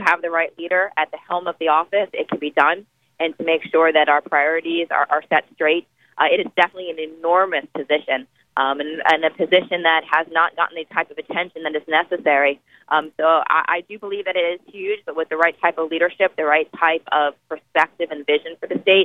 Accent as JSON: {"language": "English", "region": "Florida", "country": "United States", "said": "I mean, I'm from South Florida, and I saw it through the last couple of hurricane cycles"}